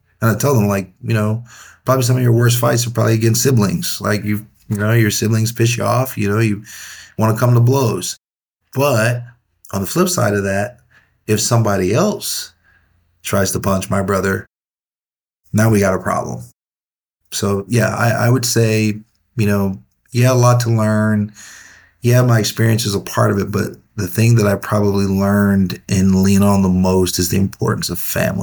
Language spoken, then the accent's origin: English; Chiefland, Florida, United States; I'm from North Central Florida, a little town called Chiefland.